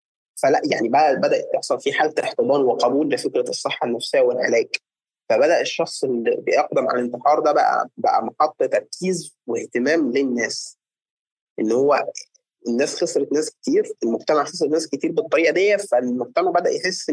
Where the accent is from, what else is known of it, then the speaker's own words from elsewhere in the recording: Egypt; عندنا في مصر